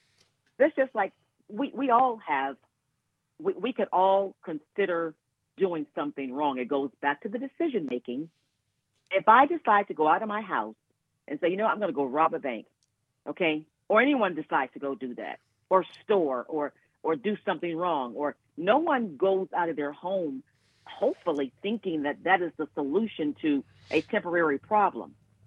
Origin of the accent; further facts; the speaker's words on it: Cleveland, Ohio, United States; we are still connected to our family church members that we grew up in Cleveland, Ohio, right? So I'm a Midwestern girl.